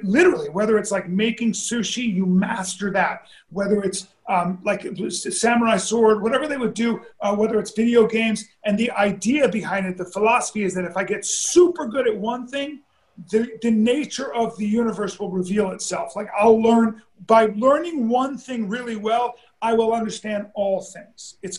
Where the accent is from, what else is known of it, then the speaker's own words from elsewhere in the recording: Australia; I'm really from Australia.